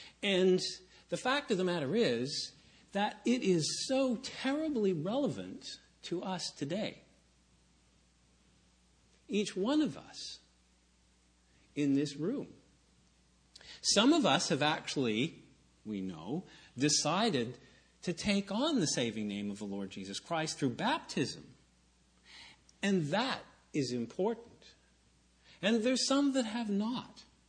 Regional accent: Mission, British Columbia, Canada; now in Victoria, Canada; from Victoria, but that's not really exactly true, because I am originally from Mission, then I came to Victoria, then I went to Ashcroft, and then I came back to Mission, and now I'm in Victoria.

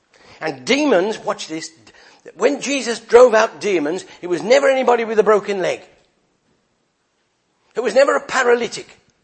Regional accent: Worcester, West Midlands, United Kingdom; Somebody once said to me a little while ago in Worcester, my hometown in England.

